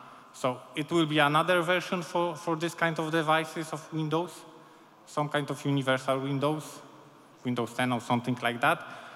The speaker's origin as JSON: {"language": "English", "town": "Krakow", "region": "Lesser Poland", "country": "Poland", "said": "and I'm from Krakow."}